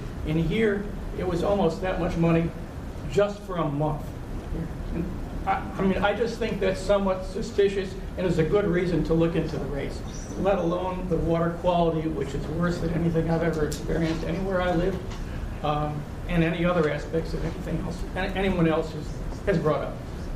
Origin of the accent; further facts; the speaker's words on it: Long Island, New York, United States; moved away as an adult; now in New Bern, United States; I've been here for 5 years in New Bern, Fairfield Harbor. I came here from Long Island, New York, which is, as everyone knows, an extraordinarily expensive, high cost of living area.